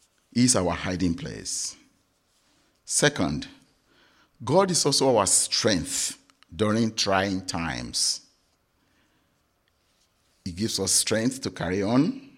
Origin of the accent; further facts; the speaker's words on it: Nigeria; moved away as an adult; now in United States; when I was transitioning from Nigeria to come to America to stay, it was a very trying time for me as well.